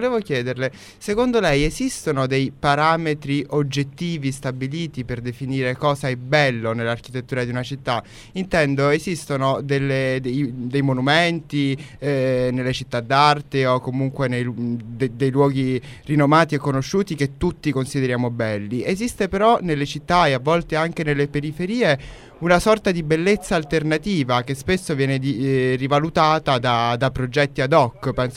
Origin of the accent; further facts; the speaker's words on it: Rome, Lazio, Italy; Sono di sangue napoletano praticamente, anche se sono nato e vissuto a Roma, quindi mi sento sicuramente più romano che napoletano